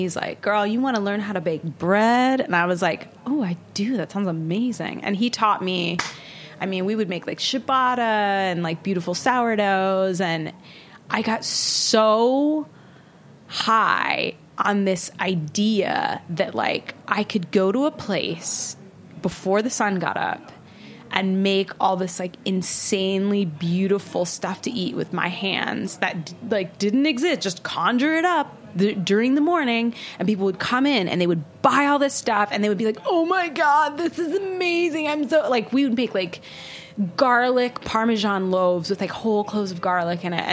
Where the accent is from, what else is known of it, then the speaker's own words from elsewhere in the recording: Hawaii, United States; where I lived, where I grew up in Hawaii, my parents were super into going to church.